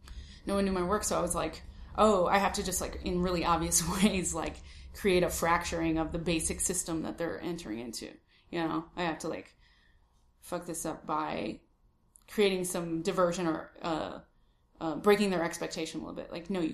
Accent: Chicago, Illinois, United States; I'm from the north side of the city in a little nook called Edgewater, which, as you may gather from the name, is right by the lake.

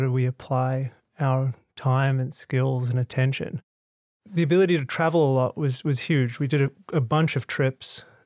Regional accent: Sydney, New South Wales, Australia; growing up in Sydney with loving families.

